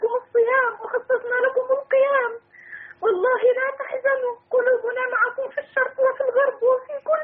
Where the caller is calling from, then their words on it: United States; فنحن هنا من أمريكا،